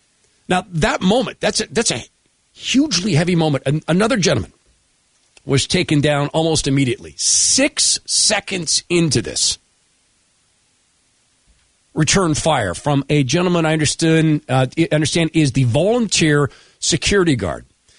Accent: West Coast, United States; because I come from the West Coast, right? I'm broadcasting from Seattle, which is where I currently live.

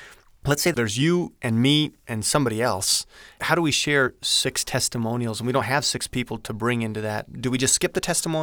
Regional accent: Woodland Hills, Utah, United States; I'm from Woodland Hills, Utah, and I spent about 10 years in corporate America working for a very big company.

